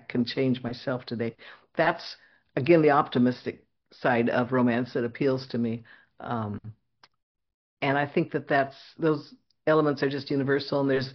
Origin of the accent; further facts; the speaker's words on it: West Coast, United States; I like to set things on the West Coast because I grew up on the West Coast. I know the West Coast.